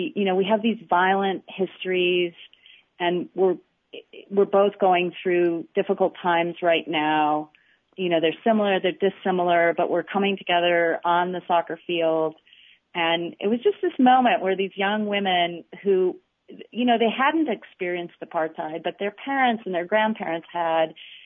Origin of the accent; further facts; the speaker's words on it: United States; watching Mexico play South Africa as an American in the stadium